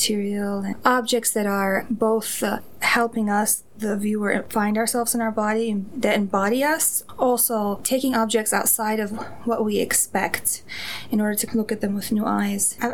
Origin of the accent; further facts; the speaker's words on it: Damascus, Damascus Governorate, Syria; moved away as an adult; now in Twin Cities, United States; I grew up in Damascus, Syria, and was dislocated here in 2011. I'm a child of two cultures. My mother's American, my father's Syrian, but I grew up in Damascus, and I didn't come here until I was 24.